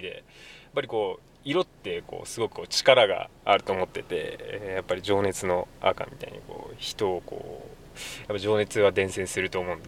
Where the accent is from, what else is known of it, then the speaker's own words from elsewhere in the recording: Yamagata, Japan; はい、山形から来た